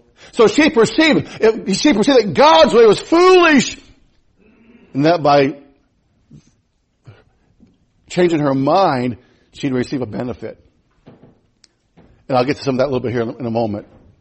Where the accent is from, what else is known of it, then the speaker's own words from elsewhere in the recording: United States; I grew up in America where being a lesbian or being a sodomite was an abomination.